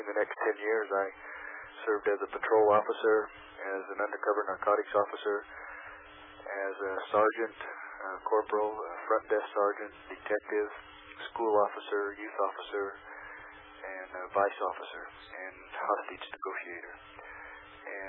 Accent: Safford, Arizona, United States; I grew up in Arizona in Safford. Went to school there and graduated from high school in Safford, Arizona, a small farming community in southeastern Arizona.

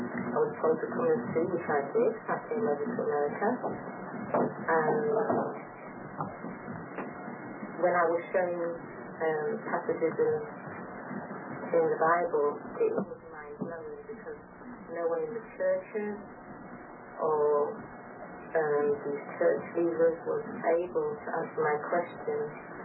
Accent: London, United Kingdom; now in United States; London, England.

